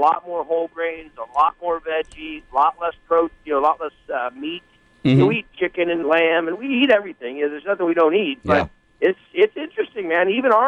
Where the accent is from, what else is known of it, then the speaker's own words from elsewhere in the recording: West Coast, United States; I come from the West Coast, so I have a different team that I'm a fan of.